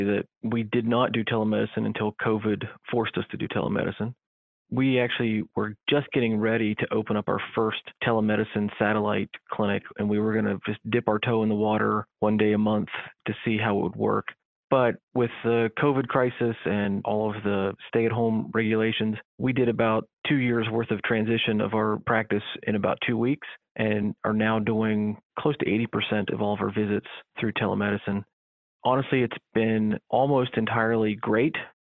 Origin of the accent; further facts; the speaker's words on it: West Virginia, United States; Well, first of all, I was born and raised in West Virginia, was gone for a bit of my training and early in my career, and then got an opportunity to come back.